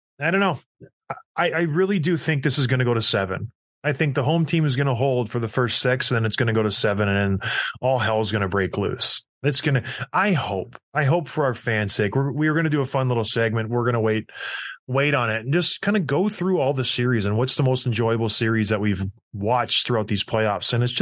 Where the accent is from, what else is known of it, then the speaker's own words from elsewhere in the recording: St. Catharines, Ontario, Canada; We got his teammate, Jasmine Yasudafias from St. Catharines, my hometown.